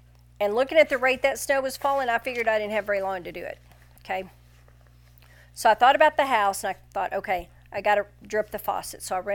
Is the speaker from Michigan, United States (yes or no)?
no; Texas, United States; And where I'm from in North Texas, when we hear snow's coming, you stand at the window because snow stays for about 5 seconds.